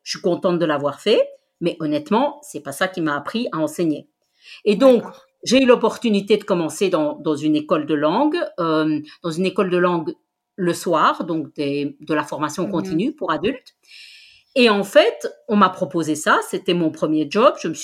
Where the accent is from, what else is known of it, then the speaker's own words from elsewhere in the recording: Belgium; born there; alors je suis belge, je suis née en Belgique, mais dans une famille d'origine espagnole. Donc ça veut dire que en Belgique, comme on est un pays multilingue, moi j'ai fait mes études dans le système francophone